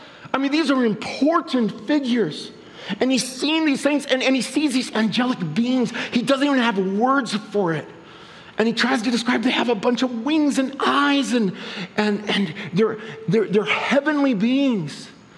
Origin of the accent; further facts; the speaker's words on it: Minneapolis, Minnesota, United States; I grew up in Minneapolis. I grew up on Lake Street. Lake Street is right where they killed George Floyd, like that Lake Street. It is a hard neighborhood